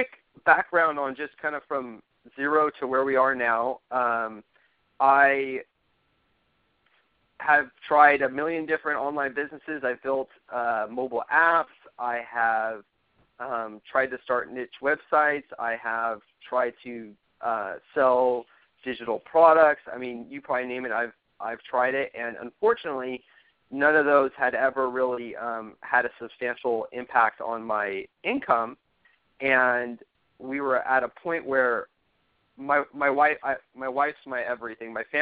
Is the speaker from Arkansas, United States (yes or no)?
no; California, United States; I've been born and raised in Orange County, so I don't know a very, a different cost of living.